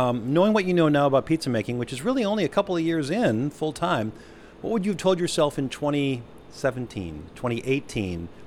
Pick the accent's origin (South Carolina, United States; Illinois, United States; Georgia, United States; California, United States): Illinois, United States; Chicago; Nice to have another style of pizza, a really good style of pizza here in my hometown.